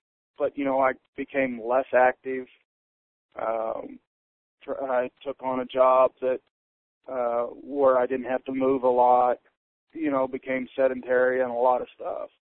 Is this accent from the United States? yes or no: yes; Kansas, United States; we grew up kind of in Southwest Kansas area.